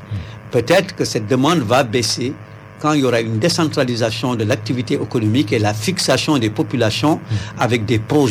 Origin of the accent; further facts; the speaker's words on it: Senegal; Et nous, en tant que Sénégalais